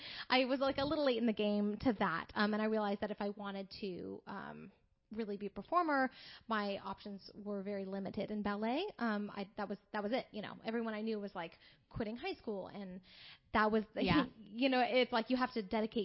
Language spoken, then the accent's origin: English; Santa Cruz, California, United States; I had growing up in Northern California, I'm from Santa Cruz originally